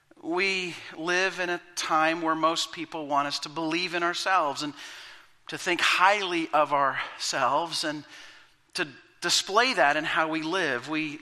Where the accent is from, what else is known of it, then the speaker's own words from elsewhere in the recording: Canada; I'm a follower of Jesus. I'm Canadian. I'm a Canucks fan most of the year. I'm 47.